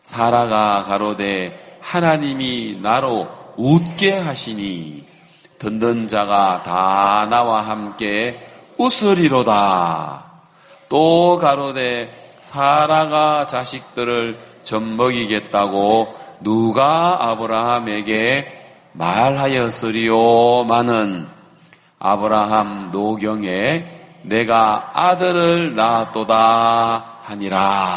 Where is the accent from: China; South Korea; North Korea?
South Korea; Busan; 저는 부산에서 올라온